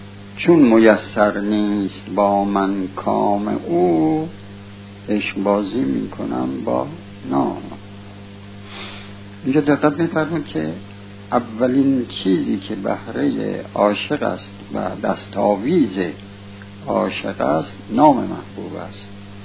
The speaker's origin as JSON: {"language": "Persian", "country": "Iran", "said": "ما این اسماء هیچ کدومش فارسی نیست، ما ایرانی هستیم"}